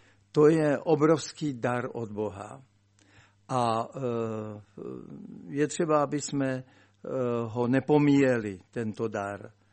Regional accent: Jablonec nad Nisou, Liberec Region, Czechia; Já s manželkou jsme z Jablonce nad Nisou, patří to pod liberecký sbor.

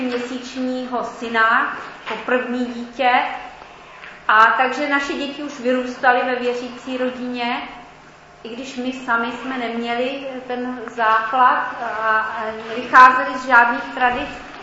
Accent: Pardubice, Pardubice Region, Czechia; jsem z Pardubic

